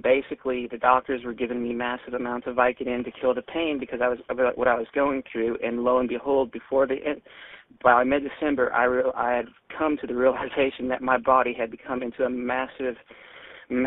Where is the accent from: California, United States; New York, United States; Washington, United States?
Washington, United States; Seattle; Hi, Eddie. … I'm from Seattle